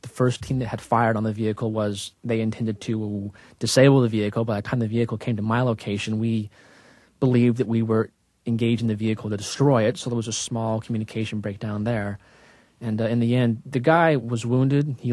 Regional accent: Utah, United States; I was raised in Utah as a Mormon.

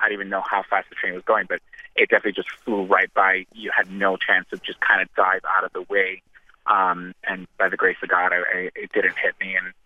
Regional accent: West New York, New Jersey, United States; I kind of made sure I got on the nearest light rail back to my hometown in West New York.

